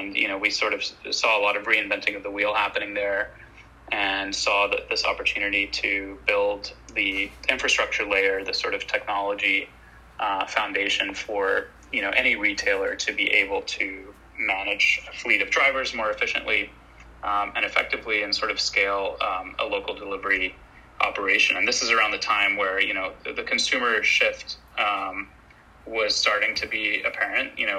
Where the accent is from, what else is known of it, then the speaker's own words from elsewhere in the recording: Dubai, United Arab Emirates; moved away as an adult; also born or lived in Michigan / Washington, D.C.; now in California, United States; I grew up in the Middle East, in Dubai for most of my life, and then moved out to the US for undergrad, went to Michigan where I studied computer engineering, and then moved to DC for a couple of years before moving out to California